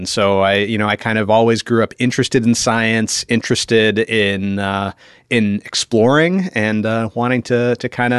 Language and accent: English; Potomac, Maryland, United States; also born or lived in New York City; Yeah, so I was born in New York City, but grew up mostly in Potomac, Maryland, so the DC suburbs.